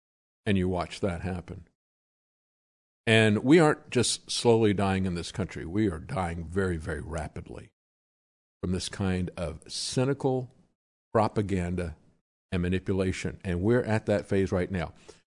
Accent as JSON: {"language": "English", "town": "Tampa", "region": "Florida", "country": "United States", "tie": "born or raised there", "said": "I grew up in Tampa, Florida"}